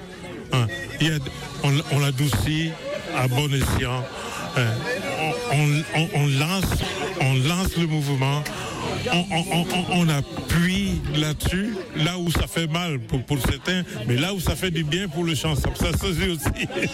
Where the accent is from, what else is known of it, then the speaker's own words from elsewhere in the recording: Douala, Littoral, Cameroon; born there; parce que je sais chanter de makossa, je suis né à Douala.